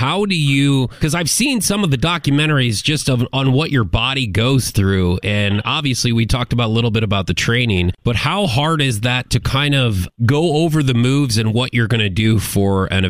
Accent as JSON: {"language": "English", "town": "St. Louis", "region": "Missouri", "country": "United States", "said": "I'm from St. Louis, so we know that both of those area."}